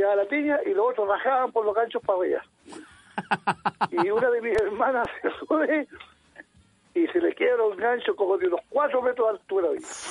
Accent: Capitán Pastene, Araucanía, Chile; Nosotros, yo cuando niño me crié en el campo, cerca de Capitán Pastene, soy pastelino yo.

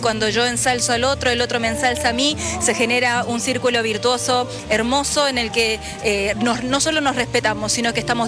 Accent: Japan; personalmente me crié en Japón, hice toda mi infancia allá

